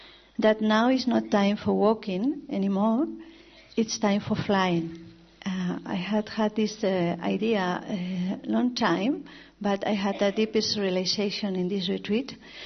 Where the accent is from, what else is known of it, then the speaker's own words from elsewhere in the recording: Spain; I come from Spain. I'm very happy of being here with you in London again.